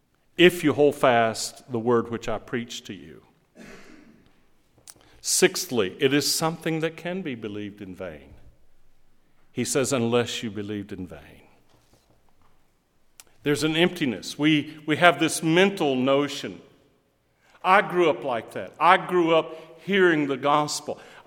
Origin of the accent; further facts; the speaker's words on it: the South, United States; and myriads in the South here. We have a cultural Christianity, not a converted Christianity. And I'm Southerner.